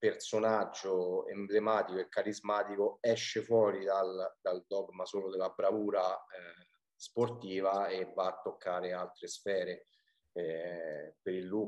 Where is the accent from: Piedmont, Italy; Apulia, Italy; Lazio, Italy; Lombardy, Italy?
Lazio, Italy; Rome; io sono romano, romanista